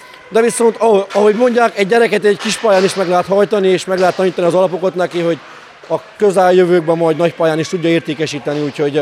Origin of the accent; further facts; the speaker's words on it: Joseni, Harghita, Romania; én Erdélyből jöttem, Gyergyó Szent Miklós mellő, Gyergyó Alfalú.